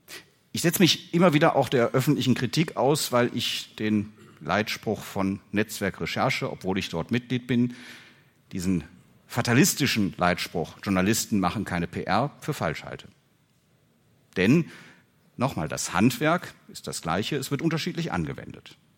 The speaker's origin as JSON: {"language": "German", "region": "North Rhine-Westphalia", "country": "Germany", "said": "ich komme aus Nordrhein-Westfalen"}